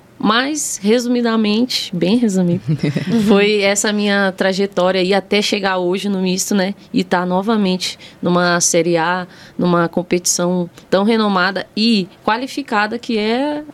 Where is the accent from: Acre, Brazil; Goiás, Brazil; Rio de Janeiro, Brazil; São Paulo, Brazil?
São Paulo, Brazil; Mogi das Cruzes; Eu sou de Mogi das Cruzes, né? São Paulo, não é capital.